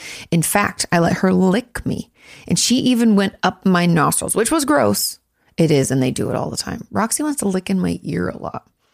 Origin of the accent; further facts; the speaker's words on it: New York, United States; I'm from New York. I'm 23. I come from an Orthodox Jewish family